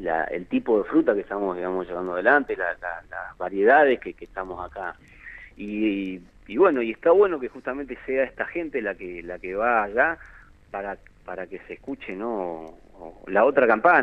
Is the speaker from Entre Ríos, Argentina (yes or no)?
no; General Roca, Río Negro, Argentina; Yo soy de Roca.